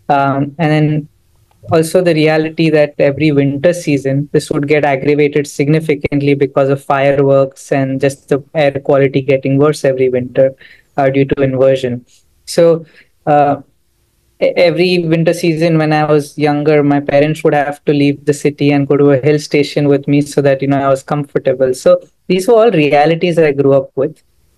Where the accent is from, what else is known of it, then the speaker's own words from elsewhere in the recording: Mumbai, Maharashtra, India; Yeah, I mean, I'm still Indian, right? Born and brought up in Bombay.